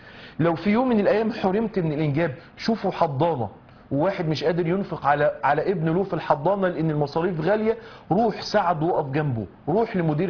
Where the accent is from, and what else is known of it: Mansoura, Dakahlia, Egypt